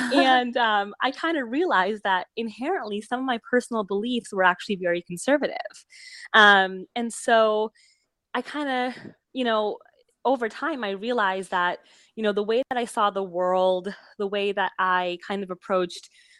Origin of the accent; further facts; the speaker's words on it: Weston, Connecticut, United States; And I grew up in Weston, Connecticut, a tiny little town in southern Connecticut.